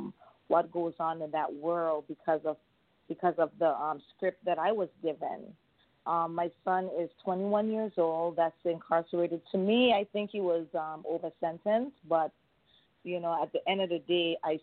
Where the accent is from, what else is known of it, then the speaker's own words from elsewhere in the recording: St. Croix, U.S. Virgin Islands; I am from the Virgin Islands, the United States Virgin Islands, St. Croix.